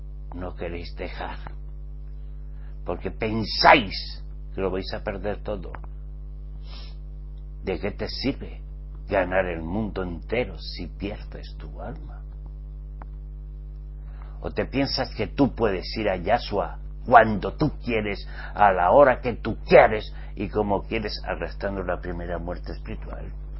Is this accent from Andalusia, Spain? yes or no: no; Pamplona, Navarre, Spain; Y yo estaba perdido ahí en España. Yo estaba perdido ahí en mi tierra. En Pamplona, Navarra.